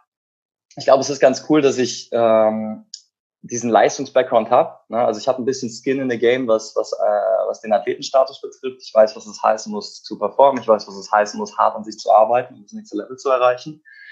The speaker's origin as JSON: {"language": "German", "town": "Cologne", "region": "North Rhine-Westphalia", "country": "Germany", "said": "Hallo Leute. Ich bin zum Zeitpunkt dieser Aufnahme 26 Jahre alt. Ich komme aus Köln"}